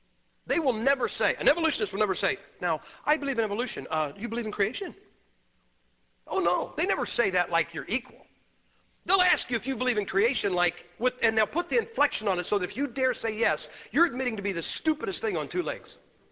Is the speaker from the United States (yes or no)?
yes; Massillon, Ohio, United States; I'm from Massillon, Ohio. That's where pro football got its start.